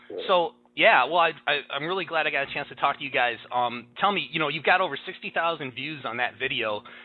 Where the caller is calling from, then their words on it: Michigan, United States; I'm calling from Michigan.